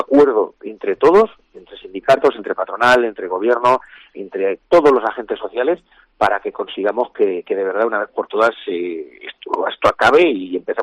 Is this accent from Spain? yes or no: yes; Santa Cruz de Mudela, Castilla-La Mancha, Spain; A mí una ilusión especial por ser de donde soy, al ser de Santa Cruz de Mudela